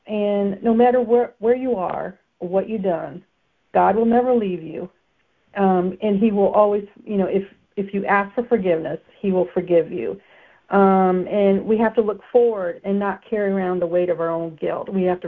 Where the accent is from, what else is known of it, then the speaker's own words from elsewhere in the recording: New York, United States; I grew up in a town of only 2,000 people.